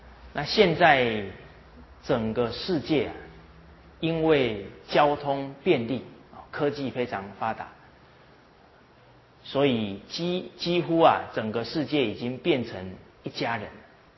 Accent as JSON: {"language": "Chinese", "country": "China", "said": "那我们身为中国人啊，确实有很重要的使命"}